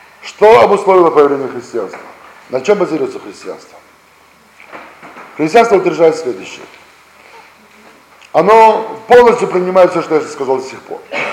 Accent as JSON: {"language": "Russian", "country": "Russia", "tie": "born there", "said": "И то, что мы сами родились здесь, в России"}